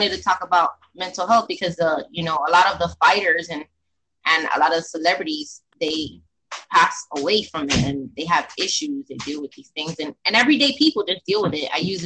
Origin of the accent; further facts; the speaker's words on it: New York, United States; also born or lived in Orlando; now in San Diego, United States; We're out of San Diego, California. I'm originally from New York. He's a local.